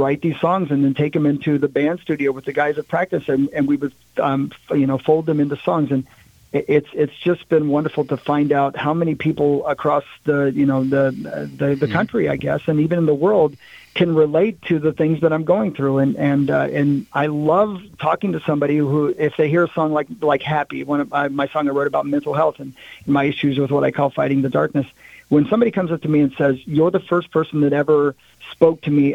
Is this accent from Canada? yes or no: no; Union City, Indiana, United States; maybe I can find my way out of Union City, Indiana, using music.